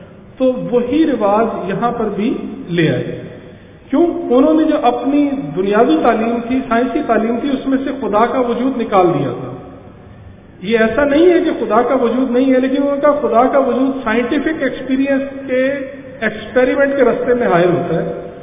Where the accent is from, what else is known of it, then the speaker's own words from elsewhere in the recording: Lahore, Punjab, Pakistan; لاہور شہر جو میرا اپنا شہر ہے، میں اسی شہر میں پلا بڑھا ہوں اور اسی شہر میں ریٹائرمنٹ کے بعد رہائش کا ارادہ ہے ابھی.